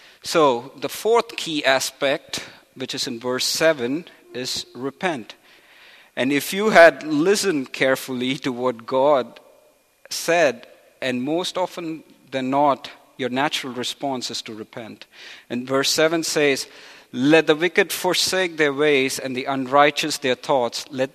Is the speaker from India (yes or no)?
yes; India; moved away as an adult; I was born and brought up in India. I was living there 20 years of my life. I've been away for 12 years now, but I go to India once a year.